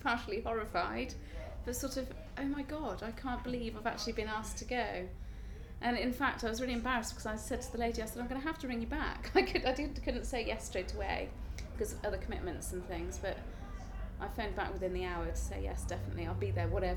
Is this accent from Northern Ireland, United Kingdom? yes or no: no; South West England, United Kingdom; now in Wellington, United Kingdom; I'm 35. I currently live in Wellington just outside Hereford, but I'm originally from Cornwall.